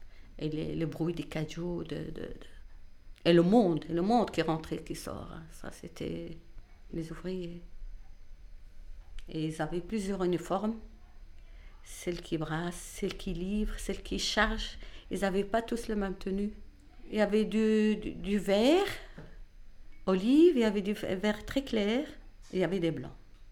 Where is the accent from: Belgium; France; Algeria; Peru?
Algeria; moi, je suis, bon, je suis algérienne, mais de la religion musulmane.